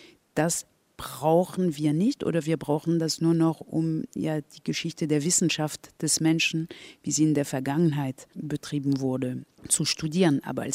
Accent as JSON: {"language": "German", "region": "Berlin", "country": "Germany", "said": "erst wenn es einem als Berlinerin klar wird, verstehe ich, warum in Dakar so Berlin eine prominente Rolle spielt"}